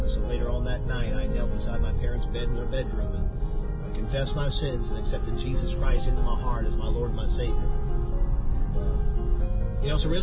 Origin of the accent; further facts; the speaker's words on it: Bahamas; People are oftentimes surprised to find out that I'm originally from the Bahamas.